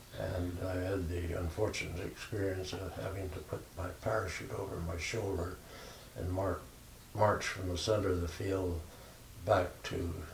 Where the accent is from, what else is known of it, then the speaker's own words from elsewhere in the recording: Vancouver, British Columbia, Canada; also born or lived in Winnipeg; Well, I was born in Vancouver. Shortly after I was born, my father, who was in the investment business, moved to Winnipeg. I spent the first 9 years of my life in Winnipeg, Manitoba.